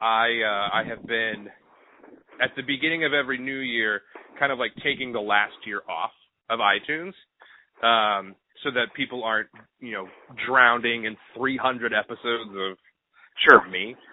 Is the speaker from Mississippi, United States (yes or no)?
no; Amarillo, Texas, United States; I have no proof that anybody from my hometown is listening, but basically, I'm always talking to, you know, the Panhandle of Texas, Amarillo, Texas, farm country, 11th biggest city in the state